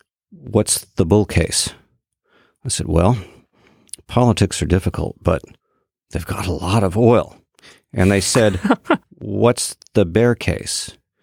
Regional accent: Boston, Massachusetts, United States; I have to first explain that I am from Boston.

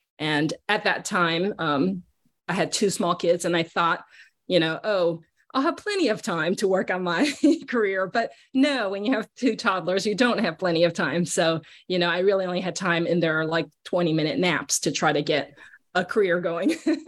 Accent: Caracas, Capital District, Venezuela; growing up in Caracas, Venezuela, I was outdoors a lot

